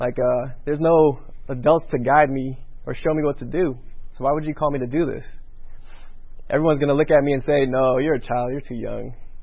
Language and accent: English; New York City, New York, United States; also born or lived in Trinidad; I was born in Trinidad and I was raised in New York City.